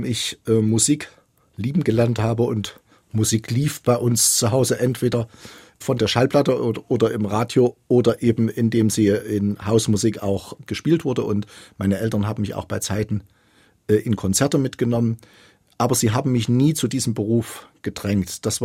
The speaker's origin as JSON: {"language": "German", "town": "Zwickau", "region": "Saxony", "country": "Germany", "tie": "born there", "said": "Und ich bin auch als ein in Zwickau Geborener, der mit Robert und Clara Schumann gewissermaßen auch immer groß geworden ist, auch stolz darauf."}